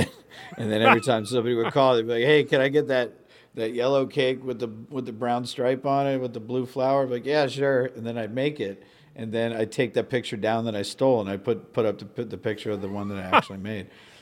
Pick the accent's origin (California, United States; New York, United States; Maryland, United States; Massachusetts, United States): Massachusetts, United States; Sandwich; I grew up on the Cape in Sandwich.